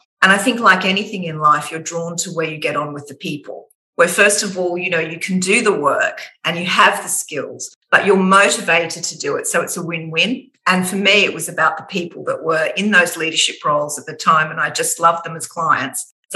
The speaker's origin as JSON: {"language": "English", "country": "Australia", "said": "I'm Australian"}